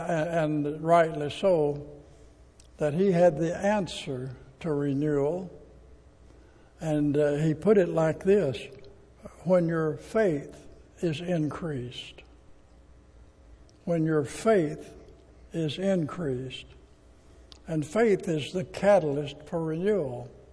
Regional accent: Arkansas, United States; Well, I was going to tell some stories tonight about when I was growing up in Arkansas, but I don't think I will now.

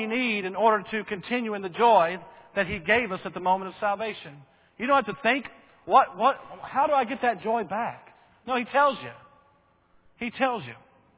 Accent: Bowie, Texas, United States; I remember as a kid, growing up in Bowie, people complaining in Bridgeport about the lake being run dry by the city of Fort Worth.

